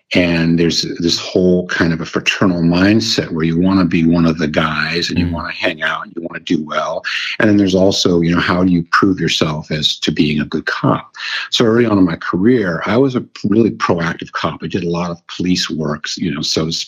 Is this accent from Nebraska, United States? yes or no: no; San Francisco, California, United States; although I go by the moniker of … It's kind of a pet name. born and raised in San Francisco in the late 50s, for lack of a better definer, and grew up in the city.